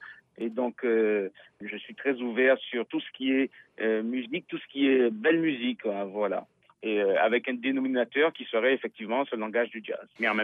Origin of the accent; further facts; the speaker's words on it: Martinique; je viens de la Martinique, des Caraïbes